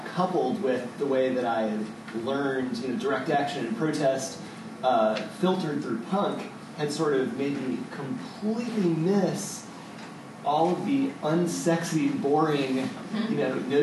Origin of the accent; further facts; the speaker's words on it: Arkansas, United States; also born or lived in Alabama; so I'm from Arkansas. I also grew up in Alabama during elementary school. My parents are from Mississippi.